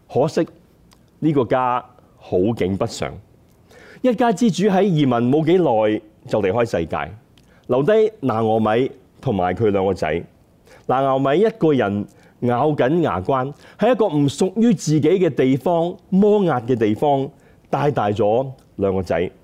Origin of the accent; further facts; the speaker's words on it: Guangdong, China; 就好像我们广东人说顺德是什么鱼米之乡的意思